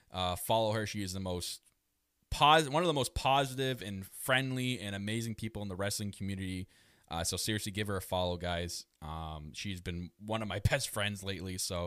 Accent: Canada; I am your Canadian Prince

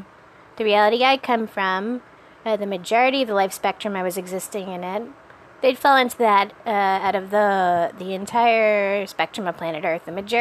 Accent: New York City, New York, United States; And I grew up in the Jewish temple. I grew up in Rodev Shalom, again, which means the Pursuers of Peace. That's on 83rd and Central Park West in New York City.

